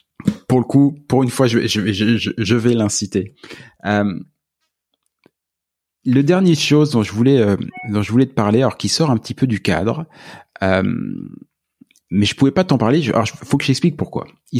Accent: France; Je viens de France.

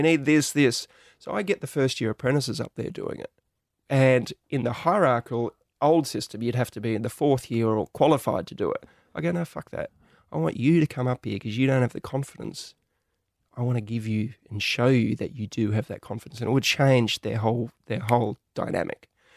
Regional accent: Australia; us growing up in Australia, we had Peter Russell Clark, we had Bernard King.

